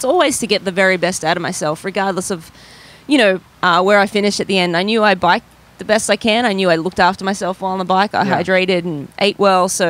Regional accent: Brisbane, Queensland, Australia; I grew up in Brisbane, Australia, and summers are hot.

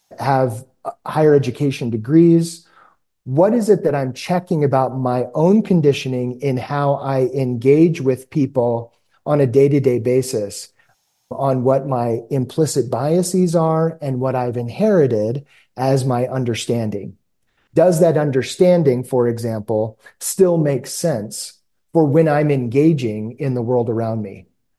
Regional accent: El Paso, Texas, United States; also born or lived in Dallas; now in Albuquerque, United States; Grew up in El Paso, Texas, and have slowly moved east to Dallas. I've spent most of my life in Dallas.

